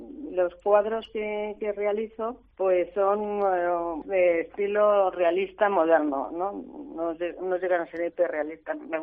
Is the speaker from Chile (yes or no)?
no; Castilla-La Mancha, Spain; como soy manchega, también tengo cuadros de La Mancha